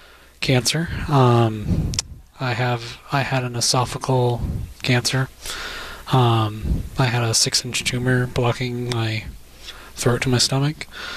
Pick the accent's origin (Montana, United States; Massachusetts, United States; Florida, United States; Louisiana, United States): Massachusetts, United States; Bellingham; I'm from the Bellingham area, so it's very close.